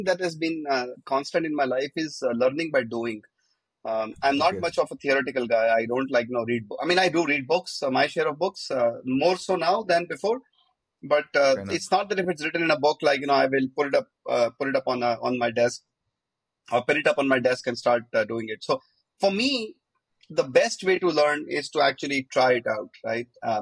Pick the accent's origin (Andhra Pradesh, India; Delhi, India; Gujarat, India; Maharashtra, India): Gujarat, India; Ahmedabad; moved away as an adult; I grew up in Ahmedabad, and I was there until I was 25 years of age.